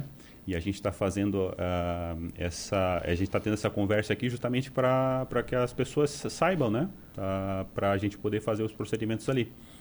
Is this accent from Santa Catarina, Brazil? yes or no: yes; Criciúma, Santa Catarina, Brazil; Exatamente. Nasci em Criciúma.